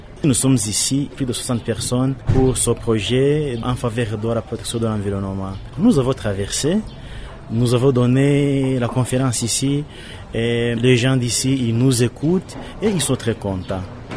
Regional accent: Rwanda; Alors, chez nous au Rwanda, comme ici à Bukavu

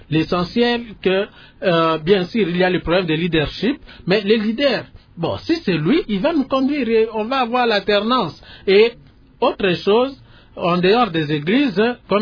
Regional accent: Kinshasa, DR Congo; born there; même si je suis né à Kinshasa, mais mes sources, on doit savoir, mes arrière-parents viennent d'où. C'est aussi pour sentir, pour prouver que réellement je suis congolais et de sources.

